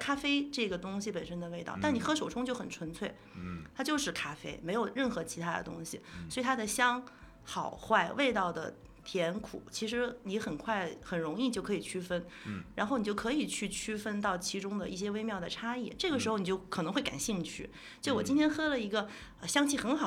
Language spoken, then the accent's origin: Chinese; Hunan, China; moved away as an adult; now in Beijing, China; 因为我是一个湖南人，湖南人是非常喜欢口味的东西的